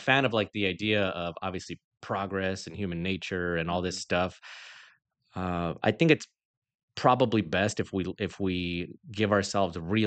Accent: Colorado, United States; now in Peoria, United States; even though we were born and raised in Colorado and we have a lot of friends there

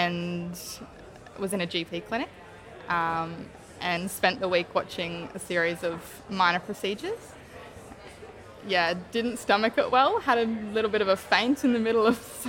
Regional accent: Gladstone, Queensland, Australia; I grew up in Gladstone in central Queensland, so it's really, really industry dense part of the country

